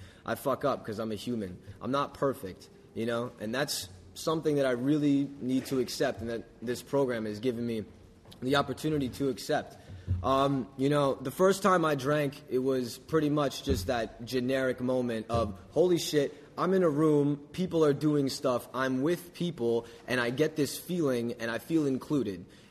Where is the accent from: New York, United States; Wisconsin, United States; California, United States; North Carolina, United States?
New York, United States; New York City; born there; I mean, I was born in New York City, and I will rep that until the day that I die.